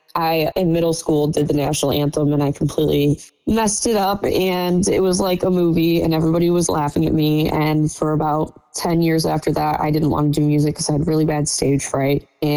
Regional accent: Trenton, Michigan, United States; now in Wyandotte, United States; So I'm from the Metro Detroit area. I'm actually from Downriver. I grew up in Trenton. I'm currently in Wyandotte, but yeah, I've always lived in the Metro Detroit area.

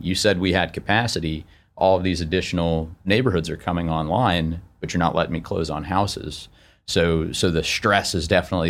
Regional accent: Chicago, Illinois, United States; moved away as an adult; now in Florida, United States; And for folks, I've only been in Florida since 2019. A little background, I'm from Chicago. It's a great place to be from, not a great place to live.

